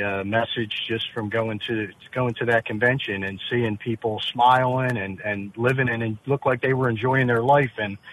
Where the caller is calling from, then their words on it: Warminster, Pennsylvania, United States; I'm in Warminster.